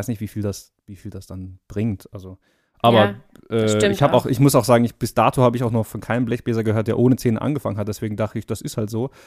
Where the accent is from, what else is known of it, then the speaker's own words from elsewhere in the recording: Darmstadt, Hesse, Germany; born there; Nein, gebürtig komme ich aus Darmstadt und das ist zwar nicht so weit weg